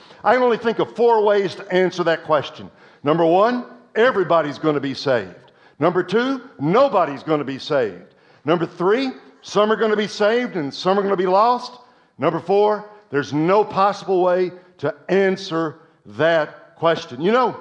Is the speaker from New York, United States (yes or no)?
yes; Brooklyn, New York, United States; Lord, I'm from Brooklyn. What about the people in Brooklyn?